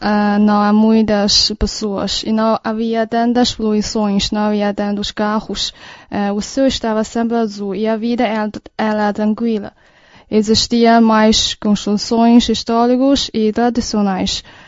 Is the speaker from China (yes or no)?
yes; Beijing, China; Gosto de Pequim, minha terra natal, por exemplo.